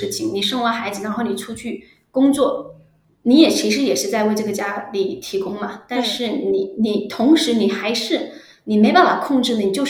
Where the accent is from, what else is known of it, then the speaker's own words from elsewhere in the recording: Guangdong, China; 首先我英语肯定不能像这边 local 说的那么好，而且我也不是 ABC， 然后我是潮汕人，所以我其实说普通话，我会说普通话跟广东话，但其实说普通话跟广东话我都是有点口音的